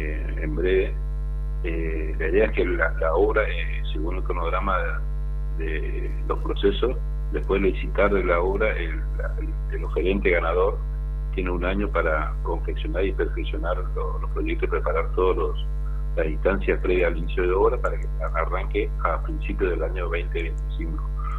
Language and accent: Spanish; Argentina; siendo argentino